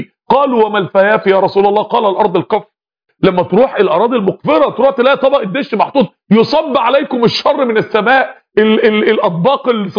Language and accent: Arabic; Mansoura, Dakahlia, Egypt; من يعني عائلة القوم عندنا في المنصورة